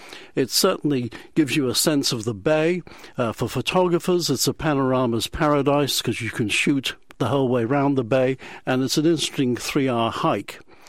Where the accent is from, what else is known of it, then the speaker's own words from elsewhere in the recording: Liverpool, North West England, United Kingdom; Now, I come from Liverpool originally.